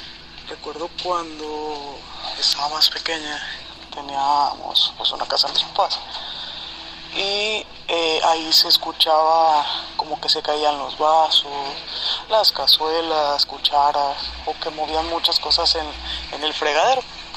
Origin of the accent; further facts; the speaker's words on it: Nayarit, Mexico; soy de Nayarit.